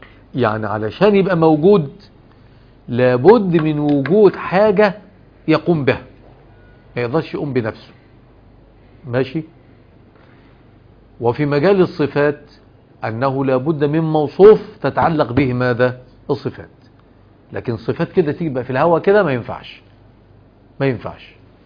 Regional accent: Egypt; يعني عندنا في مصر المبرد اللي هو الماء البارد نجيبه من التلاجة عشان نشربه كده.

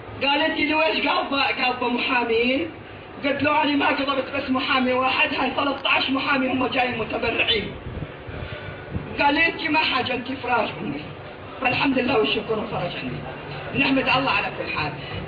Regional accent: Mosul, Nineveh, Iraq; فقلت له اني بنت الحدباء، اني بنت الموصل، اني بنت مدينة الانبياء.

